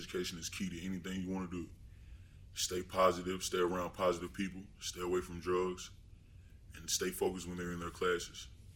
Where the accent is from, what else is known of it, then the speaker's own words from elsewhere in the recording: Baltimore, Maryland, United States; I grew up in Baltimore, Maryland.